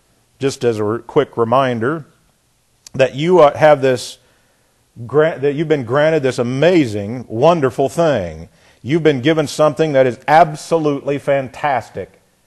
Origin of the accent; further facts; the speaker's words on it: Indiana, United States; In fact, I'm from Indiana, and the big newspaper in Indiana was the Indianapolis Star.